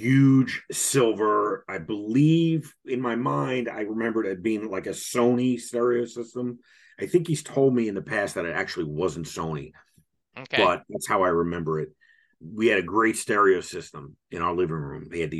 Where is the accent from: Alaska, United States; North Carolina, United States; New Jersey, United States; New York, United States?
New Jersey, United States; I grew up in Bergen County about maybe by car, 5 minutes from what was Giant Stadium at the time.